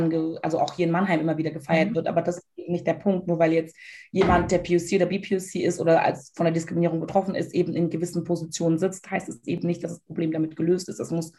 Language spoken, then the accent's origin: German; Togo; Ich komme aus Togo, und wir haben ja auch unsere kulturellen Codes, wir haben unsere Gewohnheiten